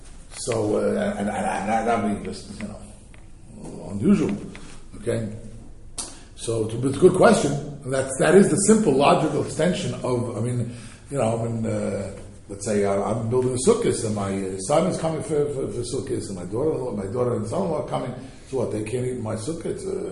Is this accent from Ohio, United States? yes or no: no; Teaneck, New Jersey, United States; I remember, I grew up in Teaneck, New Jersey, and I remember there were many people in shul and sukkahs, Orthodox Jews, Shomer Shabbos, not necessarily so learned, but who didn't have lumen esur.